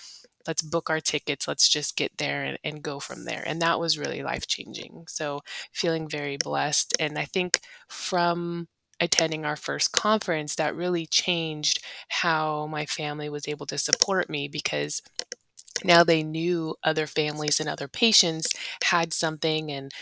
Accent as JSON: {"language": "English", "region": "California", "country": "United States", "said": "she's from Canada, I'm from California, so we use the PDSA conference as a way for us to see each other at least once a year."}